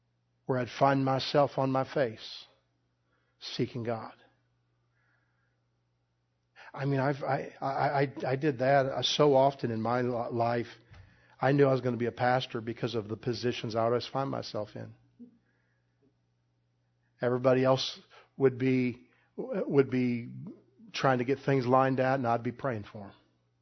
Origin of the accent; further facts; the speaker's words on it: Illinois, United States; some of my friends from growing up in Illinois were there to honor Julie.